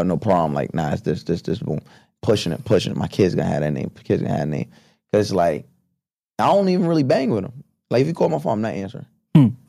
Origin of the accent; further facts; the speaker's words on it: Long Island, New York, United States; So, growing up on Long Island, after my mom and my dad married, I went by my dad's last name.